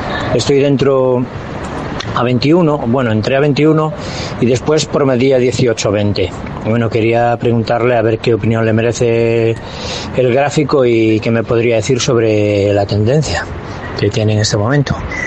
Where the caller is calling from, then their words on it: Vigo, Galicia, Spain